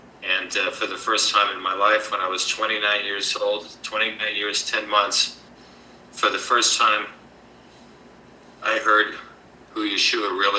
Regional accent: Miami Beach, Florida, United States; It was basically a secular Reformed Jewish household. I grew up in Miami Beach and we went to shul at the local Reformed temple, Beth Shalom.

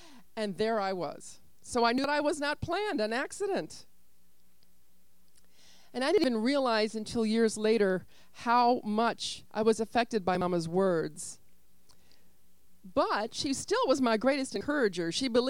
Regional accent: Richmond, Virginia, United States; I grew up in Richmond, Virginia. Both of my parents were Jewish. They were holiday Jews.

